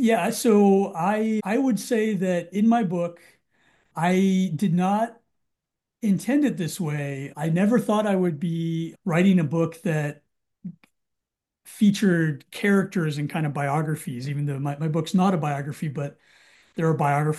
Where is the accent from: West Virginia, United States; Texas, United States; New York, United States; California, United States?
California, United States; it focused my pride, my previous pride as a Californian